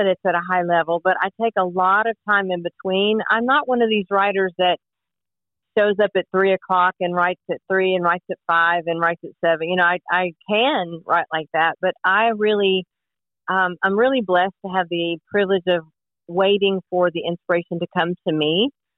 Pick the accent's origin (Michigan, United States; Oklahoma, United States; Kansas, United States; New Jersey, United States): Oklahoma, United States; I'm from Oklahoma originally. And although I love Oklahoma, clearly most of my time has been spent here.